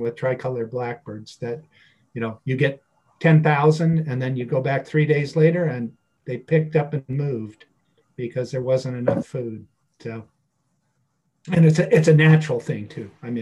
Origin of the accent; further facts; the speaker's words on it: California, United States; And I grew up in the Bay Area, but traveled back and forth to Calaveras County seemingly every other weekend for my life